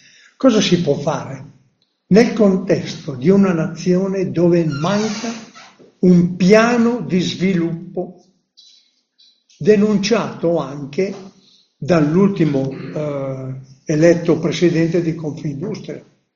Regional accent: Lombardy, Italy; in Brianza. Il mio paese è un paese briosco, sono 6.000 qualcosa abitanti, no? In una sono tre frazioni. Nella mia frazione sono 2.200 abitanti.

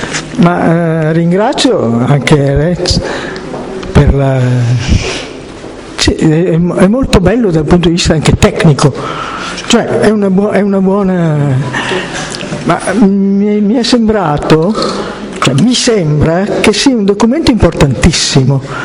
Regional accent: Piacenza, Emilia-Romagna, Italy; io sono di Piacenza, ricordo la resistenza in provincia di Piacenza, in Val Nure, dove io ero sfollata con i miei.

